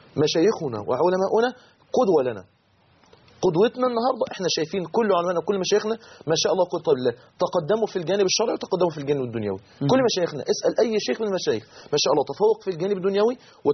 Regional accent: Mansoura, Dakahlia, Egypt; في كليه الصيدله عندنا في المنصوره

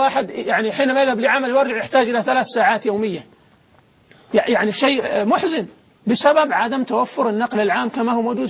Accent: Saudi Arabia; يا أخي عندنا في السعودية أكثر من 1,300,000 عانس

